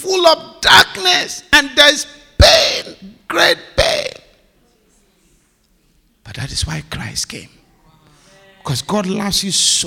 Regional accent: Ghana; Now, I come from Africa. I come from Ghana, specifically.

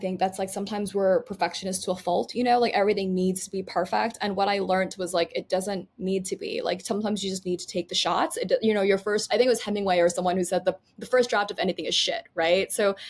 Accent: Thailand; I'm very Asian American passing, even though I grew up abroad. And I would never tell people that I grew up in Thailand.

